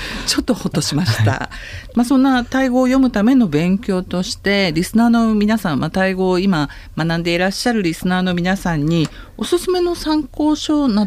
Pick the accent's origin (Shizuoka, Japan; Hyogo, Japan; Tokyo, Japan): Hyogo, Japan; ちなみに有馬温泉があるのは兵庫県ですね。 あ、そうですね、 はい、あの、はい、私の出身県でございます。